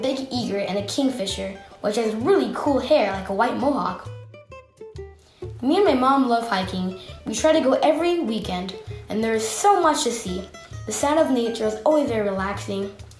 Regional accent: Irvine, California, United States; I am from Irvine, California.

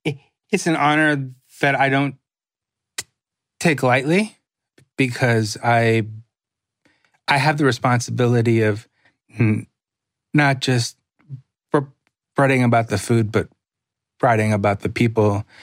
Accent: United States; Growing up in the States, I knew about tacos generally speaking, as a fast food product

